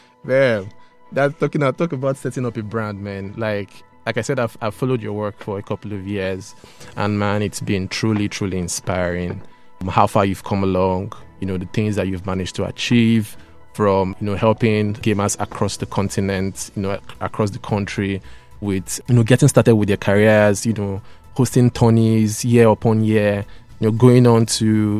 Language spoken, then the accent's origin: English; Nigeria; Did you ever think that as a Nigerian, we would be at this point